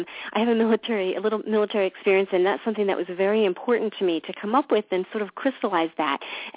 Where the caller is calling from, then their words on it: Allentown, Pennsylvania, United States; I'm calling you from Allentown, Pennsylvania, which many people might remember is the town that … made famous. It's really not that bad. It's really a nice place.